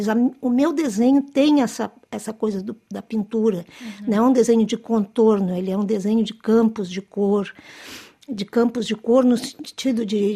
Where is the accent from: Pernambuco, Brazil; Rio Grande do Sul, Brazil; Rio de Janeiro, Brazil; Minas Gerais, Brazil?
Rio Grande do Sul, Brazil; born there; de onde eu nasci no Pampa Gaúcho, né, na fronteira com o Uruguai, então isso tá na minha memória de infância.